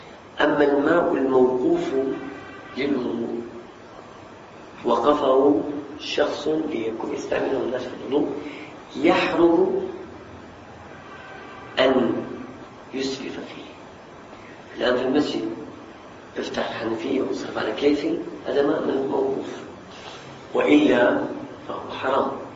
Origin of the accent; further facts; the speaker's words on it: Syria; الحمد لله مية عندنا في الشام كثير